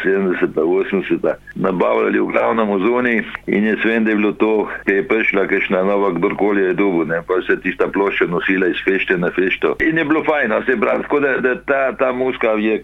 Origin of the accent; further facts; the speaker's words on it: Koper, Coastal–Karst, Slovenia; also born or lived in Postojna; Tako da osnovna šola je prvi pa drugi razred, potem sem pa se preselil v Koper